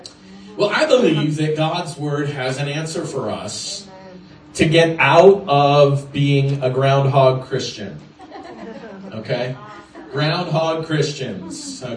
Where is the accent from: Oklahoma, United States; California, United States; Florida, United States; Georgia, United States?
Florida, United States; I come from Florida, where they name hurricanes.